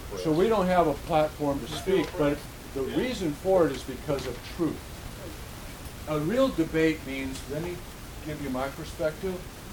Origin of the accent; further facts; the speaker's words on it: Flint, Michigan, United States; They look at the fact that I was born in Michigan, in Flint, Michigan. I was raised there.